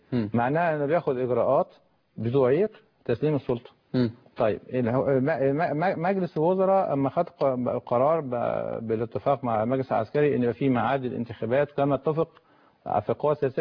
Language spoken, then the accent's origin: Arabic; Egypt; انا كمواطن مصري